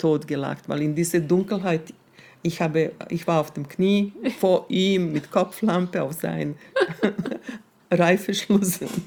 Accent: Serbia; German is a second language; ich komme aus Serbien und wir haben damals 90er Jahre diesen Krieg und ich habe selber Bombing erlebt.

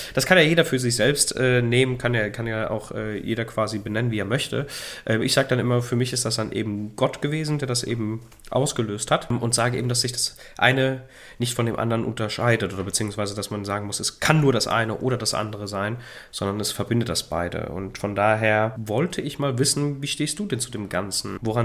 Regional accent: Italy; weil ich auch sehr gläubig aufgewachsen bin, also in einem sehr gläubigen Haushalt. Zum einen natürlich klar, als Italiener dem Katholizismus eben zugeneigt

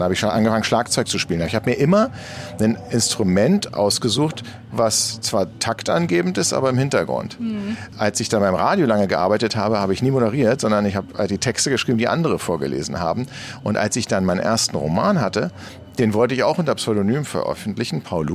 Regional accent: Berlin, Germany; ich bin in Eichkamp groß geworden. Das ist so eine sehr schöne Reihenhaussiedlung. Ist sehr nett, eher ein bisschen spießig, aber gut für Kinder und Familien.

